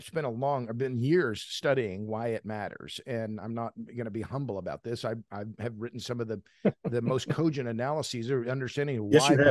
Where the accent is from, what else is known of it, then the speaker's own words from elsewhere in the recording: Tulsa, Oklahoma, United States; Talking to people who, those are my people. I'm from Tulsa.